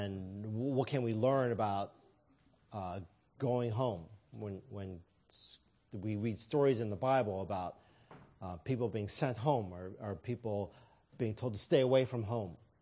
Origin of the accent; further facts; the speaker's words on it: St. Louis, Missouri, United States; I traveled back to my hometown, town I grew up, St. Louis, Missouri.